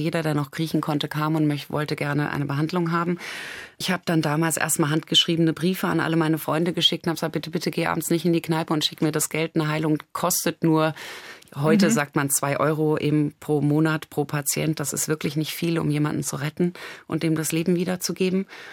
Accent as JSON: {"language": "German", "country": "Germany", "tie": "born or raised there", "moved": "as an adult", "said": "jetzt bin ich 20 Jahre in Asien, das ist schon die Hälfte meines Lebens. Also genauso lang bin ich vorher in Deutschland aufgewachsen."}